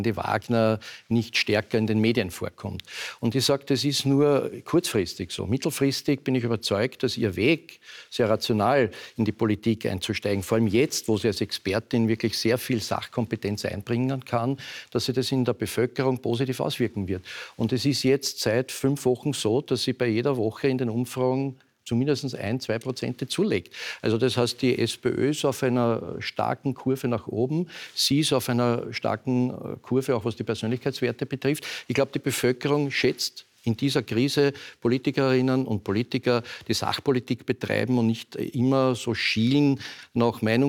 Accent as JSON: {"language": "German", "region": "Vienna", "country": "Austria", "tie": "born or raised there", "said": "Also ich sehe meine Rolle, solange die Wiener Bevölkerung das möchte, in meiner Heimatstadt Wien."}